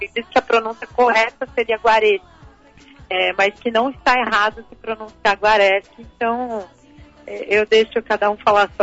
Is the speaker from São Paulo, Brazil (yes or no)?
yes; São José do Rio Preto, São Paulo, Brazil; Gravei lá na minha cidade, em São José do Rio Preto.